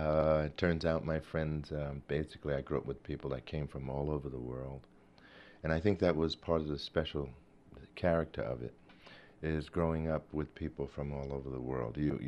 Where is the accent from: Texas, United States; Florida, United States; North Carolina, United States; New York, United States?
New York, United States; Brooklyn; So growing up in Brooklyn, for me, was very special because it, in fact, was a brand new world.